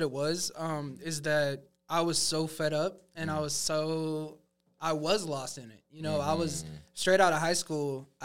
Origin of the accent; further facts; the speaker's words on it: York, South Carolina, United States; So, York, because a lot of people, whenever I tell them that I'm from York, they're like, where? And I'm like, Clover?